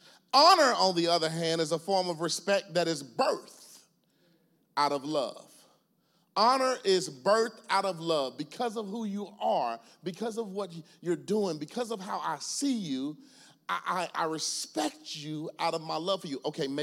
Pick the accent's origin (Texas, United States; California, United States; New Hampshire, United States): Texas, United States; Dallas; I grew up in Pleasant Grove and Oak Cliff.